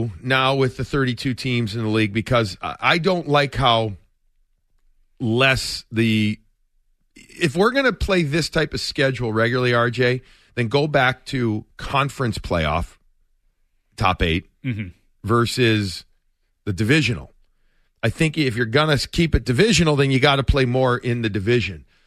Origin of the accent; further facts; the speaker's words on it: Chicago, Illinois, United States; I grew up, like I've said this before, I grew up in Chicago and I would always go to see Wayne Gretzky.